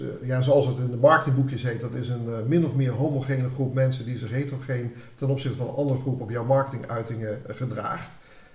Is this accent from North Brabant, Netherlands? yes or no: yes; 's-Hertogenbosch, North Brabant, Netherlands; accent: Den Bosch; Want je hoort misschien aan mijn accent dat ik uit een bos kom en niet uit deze regio, bij Doetinchem.